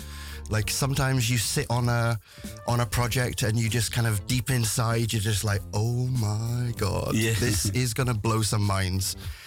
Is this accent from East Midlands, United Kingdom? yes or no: yes; East Midlands, United Kingdom; I'm from Northamptonshire. In the East Midlands.